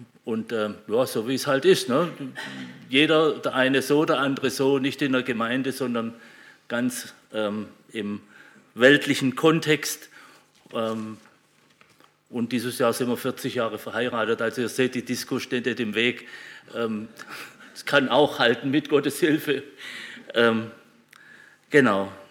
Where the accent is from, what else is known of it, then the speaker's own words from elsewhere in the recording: Sindelfingen, Baden-Württemberg, Germany; nachdem ich zunächst im Schwabenland geboren bin, in Sindelfingen. Das ist meine Heimatstadt. Dort bin ich in meinem Elternhaus geboren